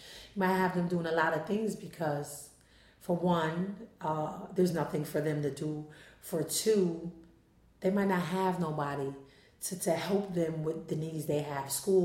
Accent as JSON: {"language": "English", "town": "Hudson", "region": "New York", "country": "United States", "also_born_or_lived": "Albany", "said": "lived in Albany for maybe 3 years. But besides that, this is my home. This is, anytime you ask, where I'm from Hudson."}